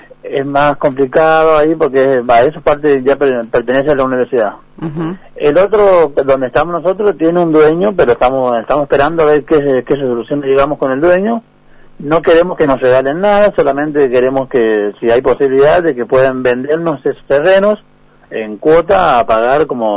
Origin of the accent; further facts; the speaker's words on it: San Luis, Argentina; Yo soy acá de San Luis Capital.